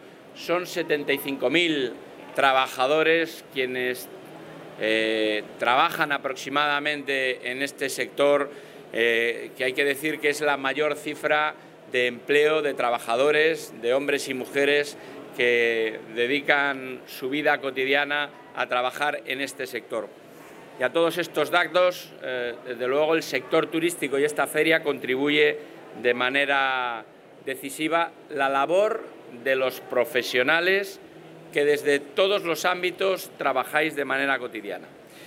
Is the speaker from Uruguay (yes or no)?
no; Castile and León, Spain; Castilla y León somos legado de España.